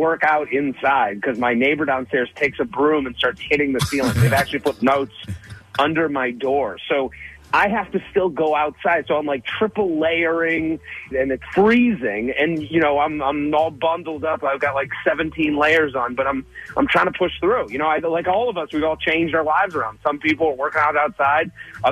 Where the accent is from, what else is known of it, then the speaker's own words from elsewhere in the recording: Massachusetts, United States; No, we're from Boston. I'm from outside of Boston. I'm a suburban kid. I mean, like, imagine we're in the main line of Boston, and that's where I'm from.